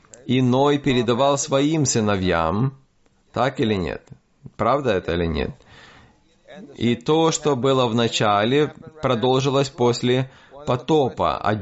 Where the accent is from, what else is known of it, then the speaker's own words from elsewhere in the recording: Brooklyn, New York, United States; я вырос в Бруклине, в Нью-Йорке, и я учился в государственной школе